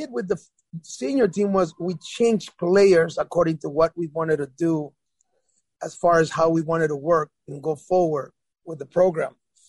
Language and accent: English; El Salvador; The only advantage I had is that I'm from El Salvador, so I know them very well.